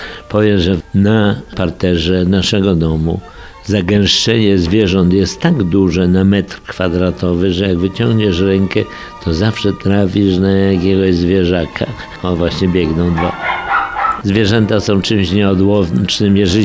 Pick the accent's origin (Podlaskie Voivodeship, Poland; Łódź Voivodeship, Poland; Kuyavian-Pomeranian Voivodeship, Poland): Podlaskie Voivodeship, Poland; Suwałki; born there; 6.3.1926 Suwałki. Urodziłem się w Suwałkach.